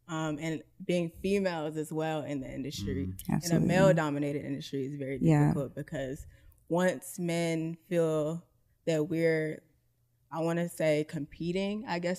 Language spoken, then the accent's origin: English; Atlanta, Georgia, United States; I will say, so I'm from Atlanta.